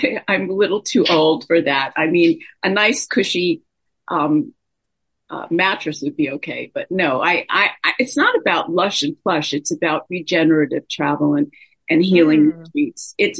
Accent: New York, United States; I'm a coast girl. I'm from the East Coast, and now I'm on the West Coast.

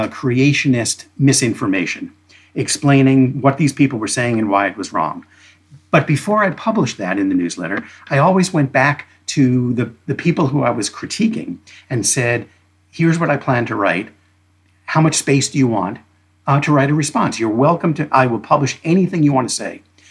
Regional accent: United States; I mean, I grew up in America, but I wasn't a deeply religious person.

